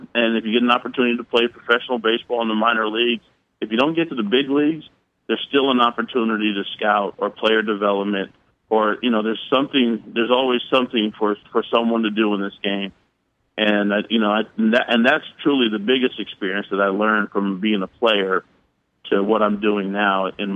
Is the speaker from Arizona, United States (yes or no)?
no; California, United States; That's one thing that I learned growing up in the Bay Area.